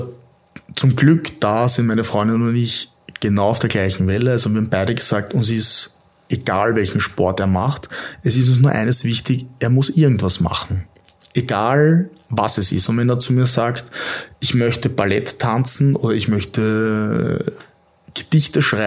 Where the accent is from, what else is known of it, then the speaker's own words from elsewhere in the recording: Vienna, Austria; Ich komme aus Wien, an und für sich, habe keinen niederösterreichischen Dialekt, würde ich jetzt meinen.